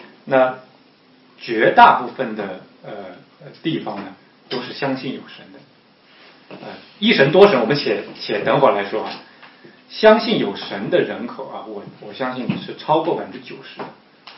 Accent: Shanghai, China; 中国有的，我从上海来，有些13楼都是没有的

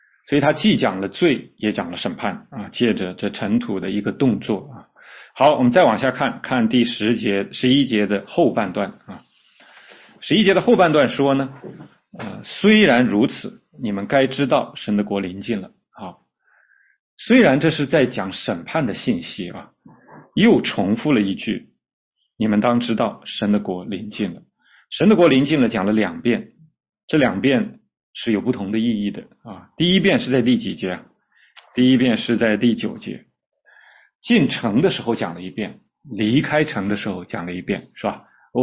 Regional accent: China; 我们中国人都知道叫入土为安嘛

